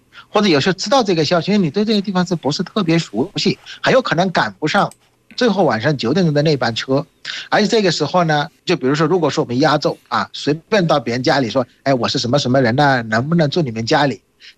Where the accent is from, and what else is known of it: Bangladesh; Chinese is a second language; now in China